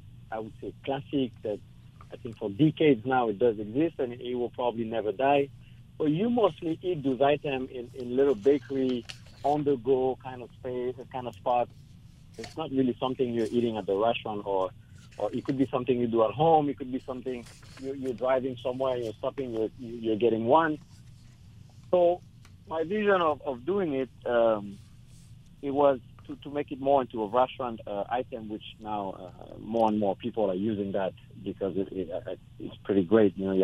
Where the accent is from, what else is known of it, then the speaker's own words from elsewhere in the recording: Toulouse, Occitania, France; English is a second language; now in United States; You know, I'm born and raised in Toulouse, so I've seen Toulouse sausage pretty much my entire childhood.